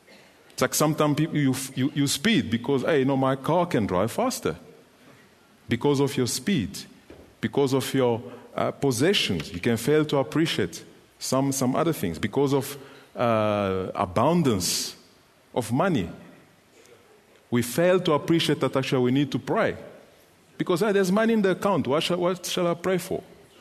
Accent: Kolwezi, Lualaba, DR Congo; I actually decided to lead a riot in my hometown of Kolwezi

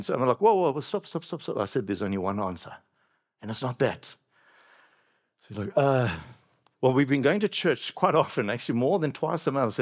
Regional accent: Durban, KwaZulu-Natal, South Africa; it was in Afrikaans, and I was born and bred in Durban, so I struggled with it.

